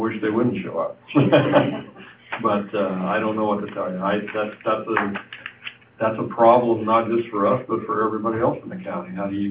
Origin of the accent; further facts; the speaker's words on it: West Coast, United States; I can also tell you, I'm sure glad I'm from the West Coast, because that is an absolutely incredible mess back east.